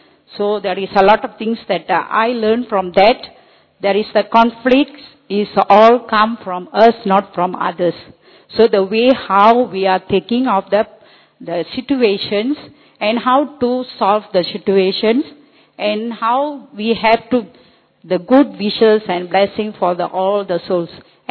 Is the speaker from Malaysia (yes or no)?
yes; Malaysia; I'm from Malaysia.